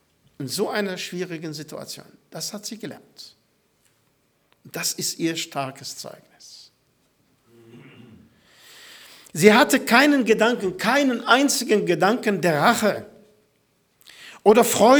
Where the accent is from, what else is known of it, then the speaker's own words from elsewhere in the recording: Syria; Ich komme aus Syrien.